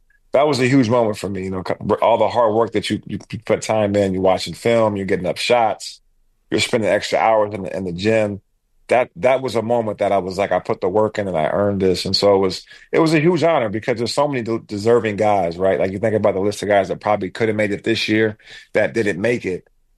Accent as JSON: {"language": "English", "region": "Alaska", "country": "United States", "tie": "born or raised there", "said": "Man, I grew up in Alaska. You know, I grew up in Alaska."}